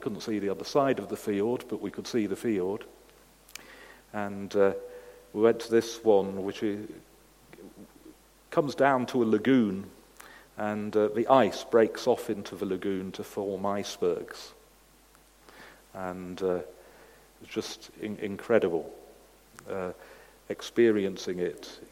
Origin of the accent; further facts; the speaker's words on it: United Kingdom; So I couldn't resist being British and saying, no, it's better.